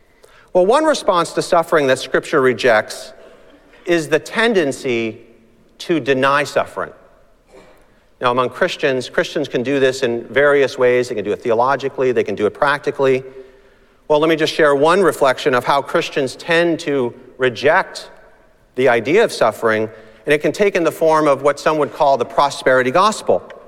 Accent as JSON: {"language": "English", "region": "New England", "country": "United States", "tie": "born or raised there", "said": "I grew up here in New England, and emotions are something that are kind of looked down upon."}